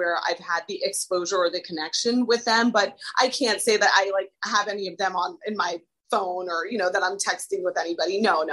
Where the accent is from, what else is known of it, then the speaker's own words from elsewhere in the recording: Midwest, United States; now in New York, United States; I was born and raised in the Midwest, which like those are my roots. But I am a New Yorker.